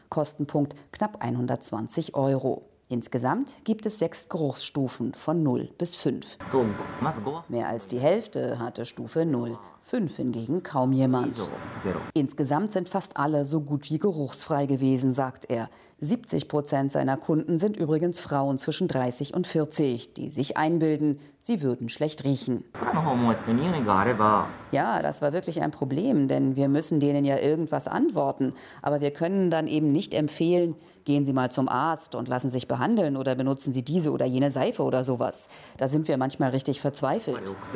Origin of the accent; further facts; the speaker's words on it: Japan; Bei uns in Japan ist es hingegen genau andersrum.